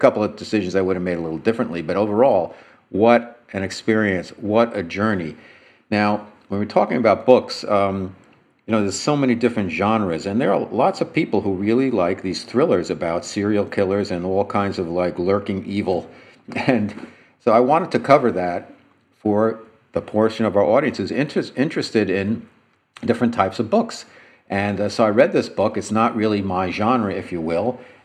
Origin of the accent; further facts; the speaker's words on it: New York City, New York, United States; a thriller that takes place in my hometown, New York City.